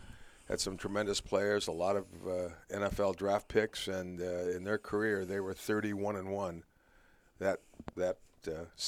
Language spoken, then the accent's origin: English; San Jose, California, United States; Well, I'm from San Jose, not too far from Stanford. I wanted to go to Notre Dame as a Catholic kid growing up.